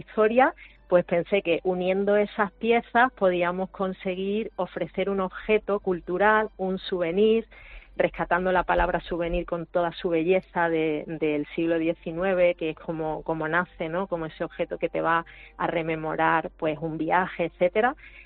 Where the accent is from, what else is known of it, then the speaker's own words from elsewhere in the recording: Málaga, Andalusia, Spain; yo soy de Málaga por parte y parte. Es decir, que yo toda mi familia, ya sea paterna y materna, es de Málaga o pueblos de la provincia, sobre todo por la parte de la Axarquía. Es decir, que lo llevo muy adentro, soy bisnieta de cenachero.